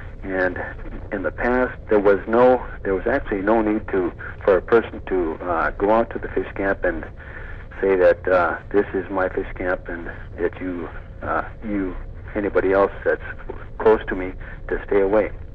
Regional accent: Holy Cross, Alaska, United States; I'm from Holy Cross

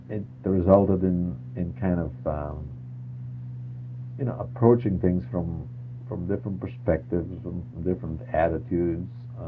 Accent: Alaska, United States; That is to say, I came from Alaska.

